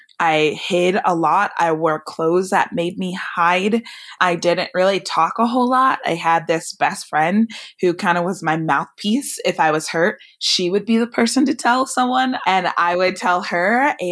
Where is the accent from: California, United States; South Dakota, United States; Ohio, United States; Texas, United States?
California, United States; So I grew up in the Bay Area. My parents have always been super open and accepting about how we pursued things